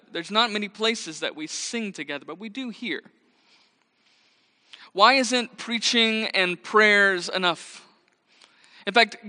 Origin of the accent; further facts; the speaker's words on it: Arlington, Texas, United States; I actually grew up just down the road from here. I am from Arlington, Texas, and it's just a privilege to be here.